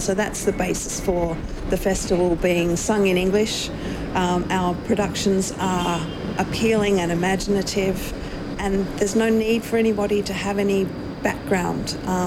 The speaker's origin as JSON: {"language": "English", "country": "Australia", "said": "Well, being Australian from what I'd call just a normal suburban childhood, I had nothing to do with opera."}